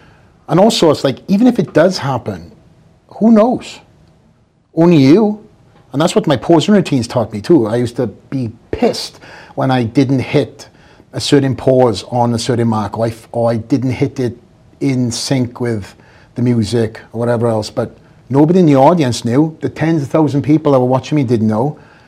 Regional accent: Wales, United Kingdom; So me, obviously, being Welsh, I don't know if the viewers know that already.

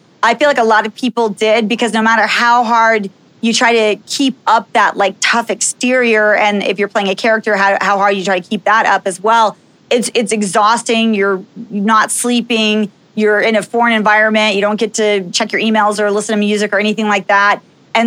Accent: Dallas, Texas, United States; also born or lived in Los Angeles; now in Las Vegas, United States; But I grew up in Dallas, Texas. I spent, you know, first 27 years of my life in Dallas.

